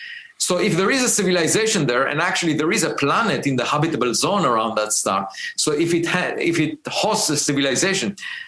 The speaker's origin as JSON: {"language": "English", "country": "Israel", "tie": "born or raised there", "second_language": "English", "said": "I grew up in Israel, and there is an obligatory military service"}